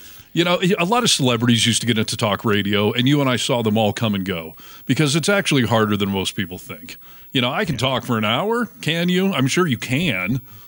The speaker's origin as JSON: {"language": "English", "region": "Michigan", "country": "United States", "tie": "born or raised there", "said": "But growing up in Michigan, you're like genetically predisposed to rip on Ohio."}